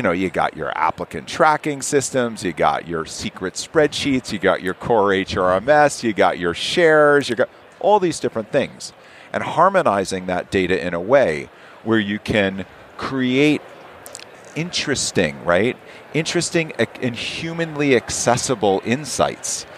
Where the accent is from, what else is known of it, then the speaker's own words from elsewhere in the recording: New York, United States; now in Vancouver, Canada; I'm a New Yorker living in Vancouver, British Columbia right now. All so right. I'm a long way from home.